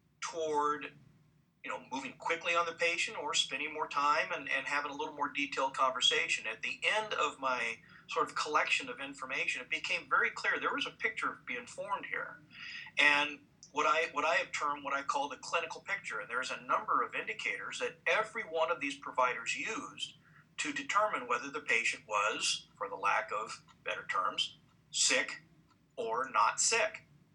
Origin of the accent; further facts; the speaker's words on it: Seattle, Washington, United States; I'm a true Seattleite, born and raised over here.